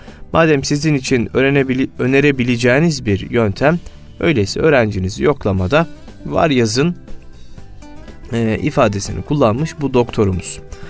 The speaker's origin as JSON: {"language": "Turkish", "town": "Gönen", "region": "Balıkesir", "country": "Turkey", "tie": "born or raised there", "said": "Bugün memleketimden Balıkesir Gönen'den, Gönenlilere selam olsun diyelim"}